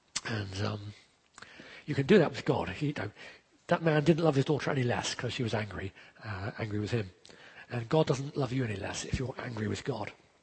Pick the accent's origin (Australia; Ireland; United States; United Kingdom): United Kingdom; England; And I know we're English and British and all that, and we don't do that sort of thing.